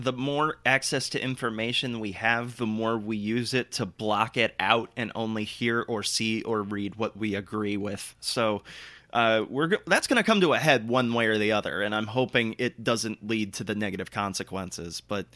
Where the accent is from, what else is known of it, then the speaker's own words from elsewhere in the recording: Ohio, United States; Yeah, I mean, my home state of Ohio is one of the more famous examples